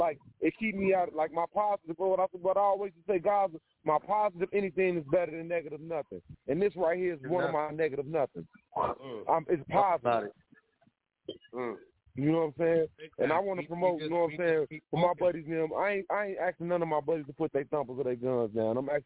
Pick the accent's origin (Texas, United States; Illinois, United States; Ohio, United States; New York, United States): Illinois, United States; Chicago; I'm from Chirac, man.